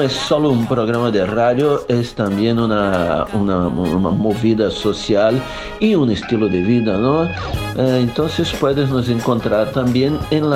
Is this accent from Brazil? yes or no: yes; Brazil; Spanish is a second language; Bien, sabes que somos brasileños, ¿no?